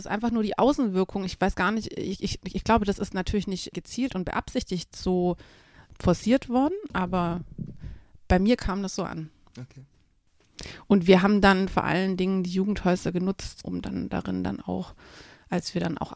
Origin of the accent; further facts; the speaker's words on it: Stuttgart, Baden-Württemberg, Germany; Ich bin tatsächlich ein Stuttgarter Kind, also Stuttgart ist meine Hood. In Stammheim, da wohnen meine Eltern auch immer noch und Stammheim ist so weit draußen, dass es sich schon wieder fast auf dem Land angefühlt hat, aber es gehört zu Stuttgart.